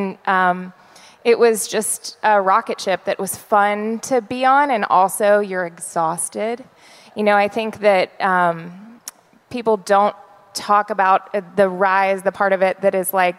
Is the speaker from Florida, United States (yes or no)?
no; Nashville, Tennessee, United States; So I grew up in Nashville. I don't know if there's any native Nashvillians here. So I grew up with the music business around me.